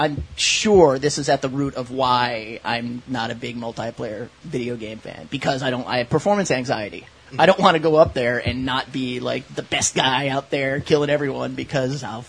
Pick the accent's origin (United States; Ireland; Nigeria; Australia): Ireland; I mean, I'm Irish. I just do things that you can't make me stop doing them.